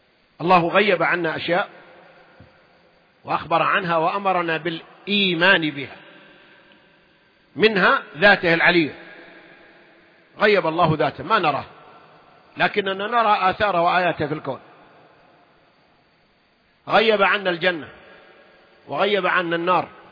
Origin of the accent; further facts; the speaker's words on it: Saudi Arabia; إلا عندنا في السعودية يمكن أكثر عشان الرجال أكثر من النسوان